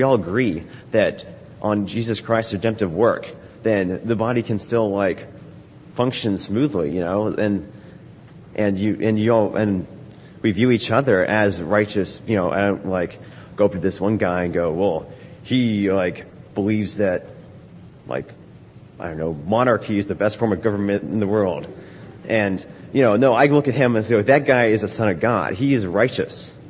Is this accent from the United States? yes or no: yes; Columbus, Ohio, United States; I'm 15. I'm from Columbus.